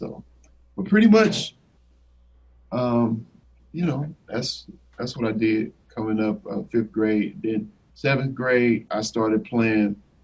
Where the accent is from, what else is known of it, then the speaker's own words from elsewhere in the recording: Fort Worth, Texas, United States; Well, I am from Fort Worth, Texas, and born and raised in Fort Worth, Texas.